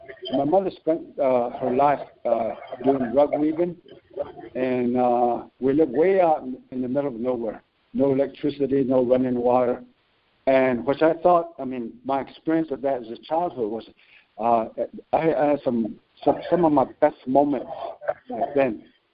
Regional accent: United States; But I was born on the Navajo land, Navajo reservation

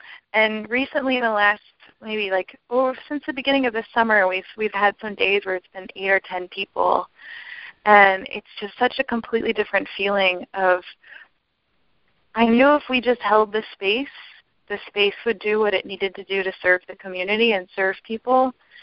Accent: Ohio, United States; And then I grew up in near Columbus, Ohio, in a small town.

